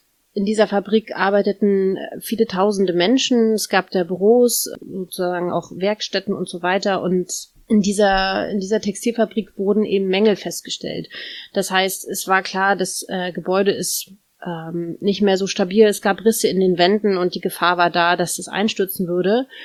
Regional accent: Hoyerswerda, Saxony, Germany; born there; moved away as an adult; now in Rostock, Germany; Ich bin nicht ursprünglich hier aus Rostock. Ich bin eigentlich aus Sachsen. Hoyerswerda, falls jemand das kennt. Da bin ich geboren und ich bin dann 2015 nach Rostock gezogen.

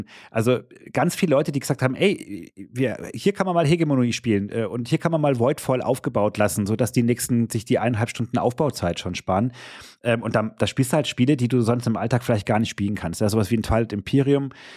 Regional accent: Aachen, North Rhine-Westphalia, Germany; Ich komme ja aus Aachen.

